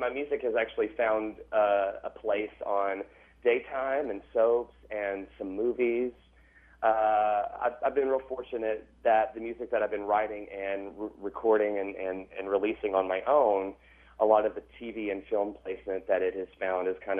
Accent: Oliver Springs, Tennessee, United States; Yeah, I'm from Oliver Springs, Tennessee. Graduating class of 5 people. I was valedictorian with a C average. Yeah, really small town, fundamental Baptist town. Everybody knew everybody.

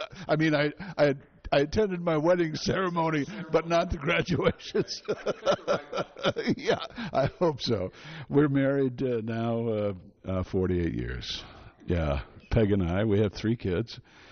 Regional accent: Detroit, Michigan, United States; I started when I was a kid, really, growing up in Detroit.

